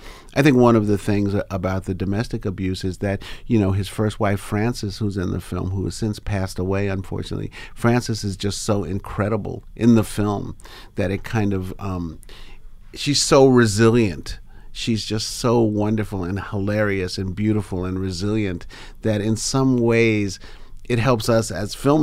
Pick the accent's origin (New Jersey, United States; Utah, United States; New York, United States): New York, United States; because, you know, New York is my hometown.